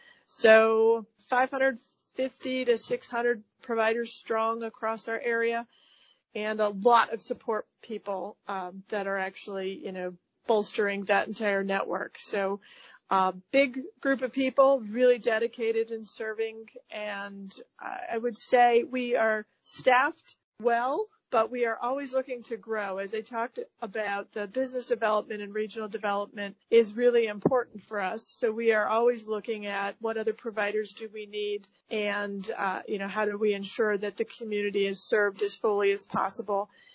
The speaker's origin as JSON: {"language": "English", "town": "Erie", "region": "Pennsylvania", "country": "United States", "tie": "born or raised there", "said": "I was born and raised in Erie, went away for school with physical therapy, and chose to return over 25 years ago"}